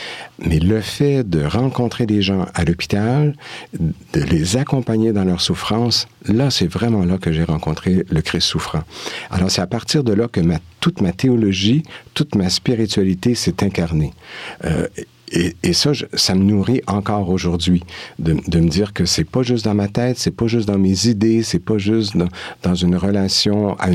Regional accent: Quebec, Canada; now in Switzerland; Alors, je viens du Québec, ça fait 7 ans que je suis en Suisse.

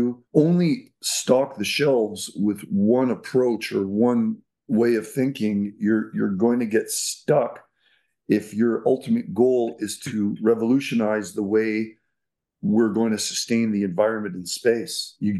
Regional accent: Montreal, Quebec, Canada; born and raised in Montreal.

